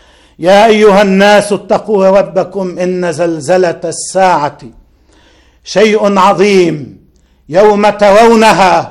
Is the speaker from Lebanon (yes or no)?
yes; Lebanon; كالهزة عندنا في لبنان والزلزال في تركيا وفي سوريا